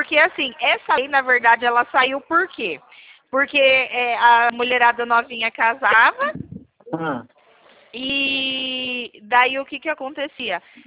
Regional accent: São Paulo, Brazil; Eu sou de São Paulo.

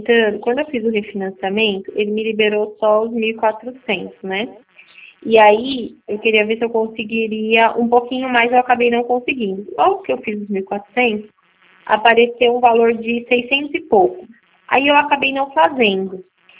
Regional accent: São Paulo, Brazil; sou de São Paulo.

